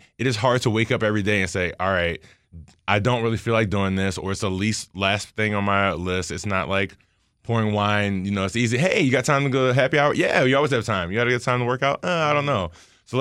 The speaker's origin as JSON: {"language": "English", "town": "Baltimore", "region": "Maryland", "country": "United States", "said": "There we go. I'm from Baltimore, so I had to go into fitness."}